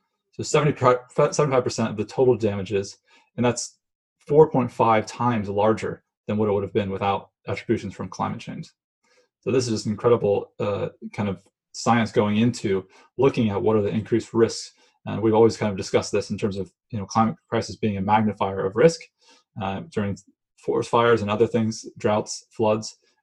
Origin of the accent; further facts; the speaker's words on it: West Coast, United States; because I live on the West, I grew up on the West Coast, I have no sense of hurricane season.